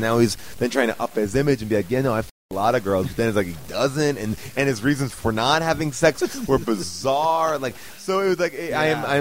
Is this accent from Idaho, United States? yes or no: no; New York, United States; I am from New York.